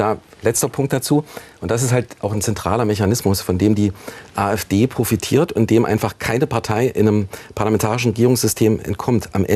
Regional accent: Halle, Saxony-Anhalt, Germany; in Halle-Neustadt, in meiner Heimatstadt

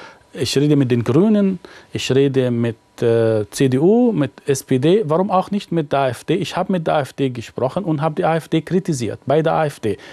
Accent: Egypt; Und dann saß er neben mir und hat gesagt, wie jetzt, woher kommst du? Aus Ägypten.

